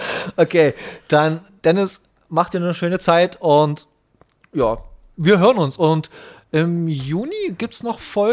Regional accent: Austria; Ja, ich bin Österreicherin.

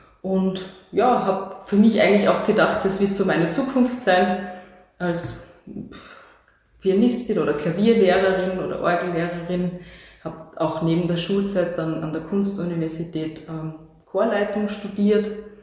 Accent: Kumberg, Styria, Austria; Und ich bin aufgewachsen in Graz Umgebung, in Kumberg, das ist ein kleiner Ort

